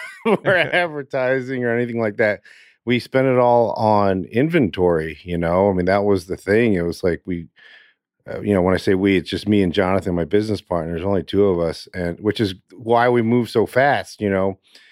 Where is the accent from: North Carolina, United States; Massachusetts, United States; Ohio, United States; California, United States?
North Carolina, United States; Winston-Salem; born there